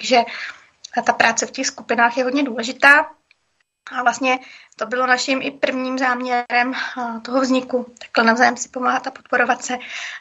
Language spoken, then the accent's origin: Czech; South Bohemian Region, Czechia; že bych moc rádi dělali to, co my u nás na Jihu Čech